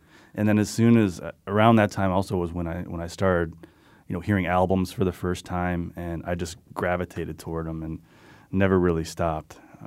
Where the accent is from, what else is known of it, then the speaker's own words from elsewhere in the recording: West Hartford, Connecticut, United States; I grew up in West Hartford, and a lot of people I grew up with, we all went away.